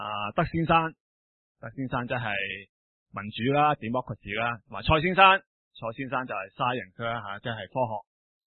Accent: China; 咁其实作为中国人见到中国嘅经济发展啊，科技发展啊，等于都我都觉得自豪嘅。

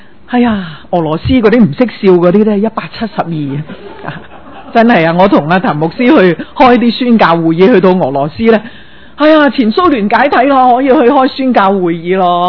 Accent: Hong Kong; 啊咁呢啲人嚟到服侍我哋香港人嘅

